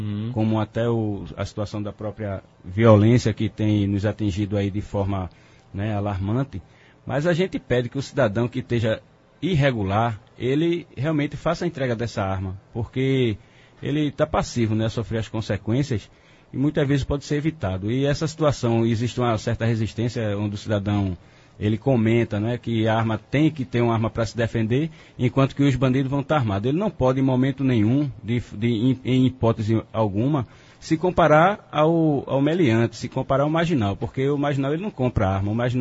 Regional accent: Recife, Pernambuco, Brazil; Nós somos de Recife, realmente estamos na cidade de Itabira

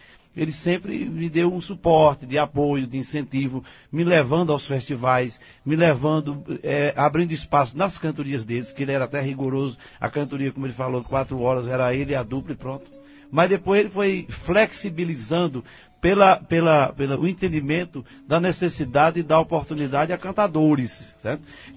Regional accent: Ceará, Brazil; Comecei ouvindo lá na minha região do Vale do Jaguaribe

